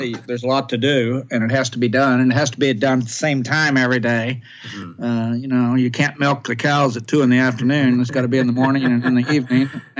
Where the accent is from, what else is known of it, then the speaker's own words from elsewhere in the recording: Ardmore, Oklahoma, United States; also born or lived in Bartlesville, Oklahoma; We moved to Ardmore from Bartlesville, Oklahoma, up north, and I went to school there. I never stepped foot out of Oklahoma till I was 20 years old.